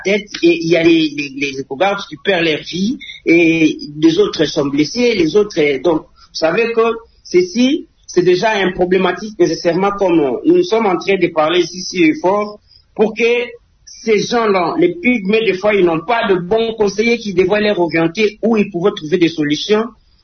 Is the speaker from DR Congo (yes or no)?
yes; DR Congo; de toutes les façons, on est Congolais